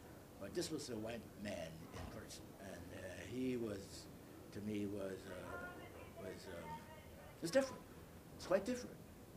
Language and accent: English; Bahamas; also born or lived in Nassau; I was born in Nassau, Bahamas.